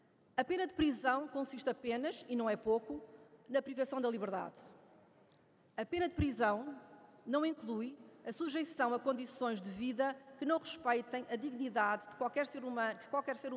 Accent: Portugal; Como portuguesa e como deputada que fui, eleita por Coimbra

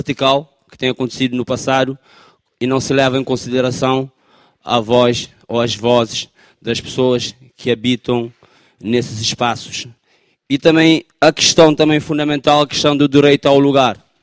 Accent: Amadora, Lisbon, Portugal; Eu sou do bairro da Cova da Moura, como sabem, é um bairro de autoconstrução

